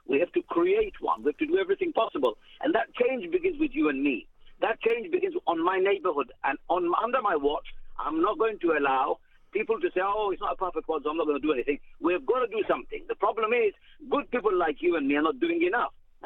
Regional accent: United Kingdom; No, look, I'm British too.

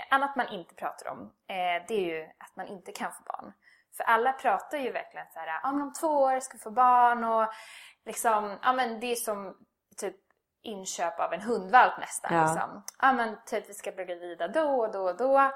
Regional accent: Haninge, Stockholm County, Sweden; jag är uppvuxen i Haninge

